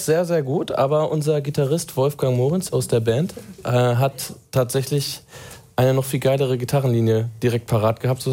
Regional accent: North Rhine-Westphalia, Germany; weil wir haben bei uns zu Hause in Ostwestfalen

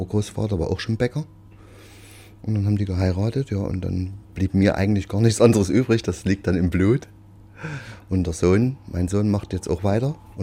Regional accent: Leipzig, Saxony, Germany; Bei uns in Leipzig sagt man die Leipziger Stolle.

